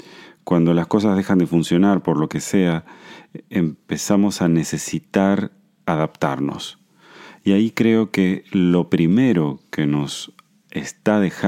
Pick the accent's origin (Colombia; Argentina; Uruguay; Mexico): Argentina; born there; los que nacimos en Argentina